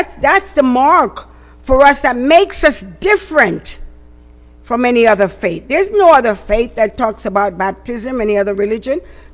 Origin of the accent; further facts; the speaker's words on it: England, United Kingdom; when I grew up in church in England